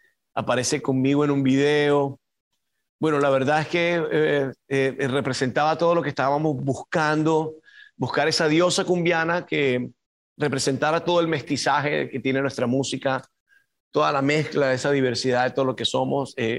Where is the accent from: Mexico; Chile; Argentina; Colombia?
Colombia; Caribbean Region; Yo soy costeño, entonces, sabes que Colombia son como 5 o 6 países donde hablamos muy diferente